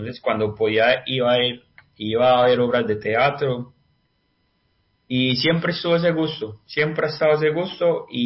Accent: Belén de Umbría, Risaralda, Colombia; Un día estaba en mi pueblo, Belén de Umbría, Risaralda

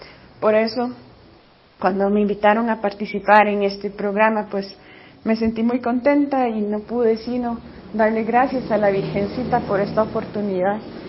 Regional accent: Costa Rica; soy de Costa Rica, les saludo desde la parroquia Nuestra Señora de Fátima

